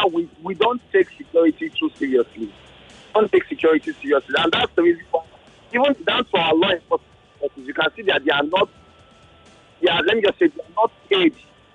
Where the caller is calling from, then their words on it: Lekki, Lagos, Nigeria; I'm calling from Lekki.